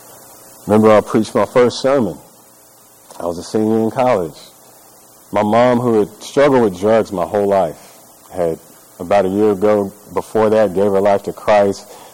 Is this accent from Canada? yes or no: no; Stillwater, United States; how the city of Stillwater, I grew up in Stillwater, how the people of Stillwater really came around us